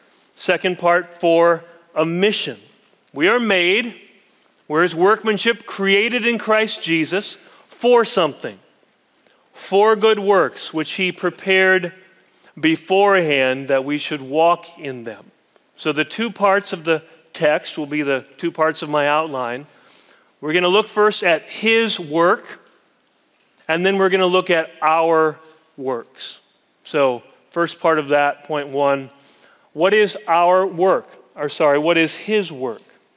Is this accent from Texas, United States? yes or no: no; South Dakota, United States; If you were to go with me to my home state of South Dakota and drive along Interstate 90, well, somebody knows South Dakota here.